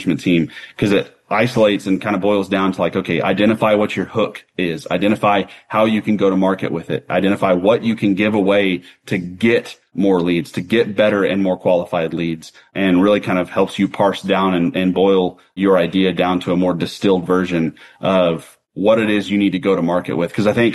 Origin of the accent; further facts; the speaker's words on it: United States; because I think as an American, we get spoiled to our interstate system that you can drive anywhere.